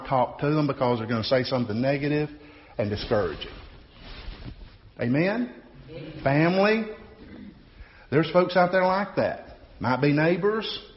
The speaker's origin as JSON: {"language": "English", "region": "Southern United States", "country": "United States", "tie": "born or raised there", "said": "I grew up in the South, and folks down South can be very opinionated."}